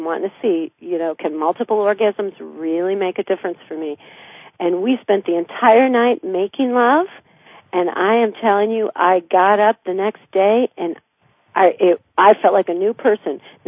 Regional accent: Midwest, United States; I grew up in the Midwest. You know, we didn't have sexual healers back then.

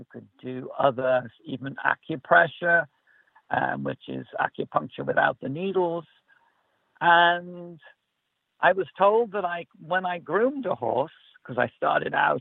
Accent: Liverpool, North West England, United Kingdom; moved away; Yes, I am from Liverpool originally. I've lived here now 30 plus years. And yeah, I was doing corporate stuff in England. I'm also a farmer's son, so I grew up around animals

